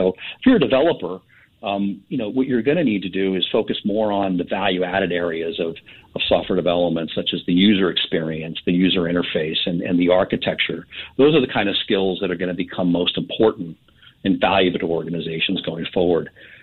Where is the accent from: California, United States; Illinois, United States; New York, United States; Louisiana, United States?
California, United States; I mean, I grew up in California, and we had big earthquakes.